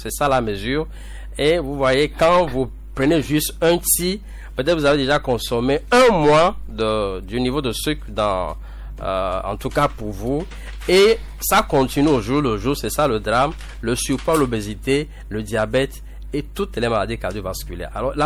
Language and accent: French; Togo; chez nous, au Togo, en Afrique.